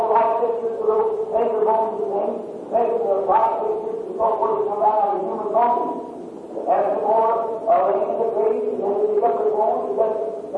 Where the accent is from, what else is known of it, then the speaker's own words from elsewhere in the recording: Ireland; I'm an Irish person, my people, before we were all Catholic.